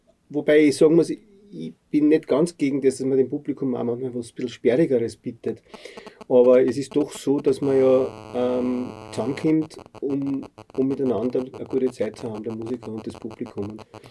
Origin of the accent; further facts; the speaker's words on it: Herzogenburg, Lower Austria, Austria; auch wenn ich in meiner alten Heimat Herzogenburg auftritt oder Kirchberg